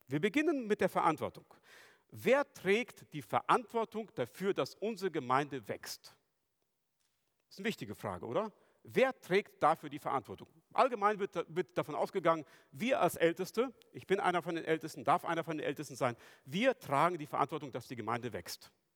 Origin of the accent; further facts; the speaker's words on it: Germany; Das ist für uns als Deutsche etwas eigenartig, weil wir eine etwas andere Grammatik haben als die Griechen.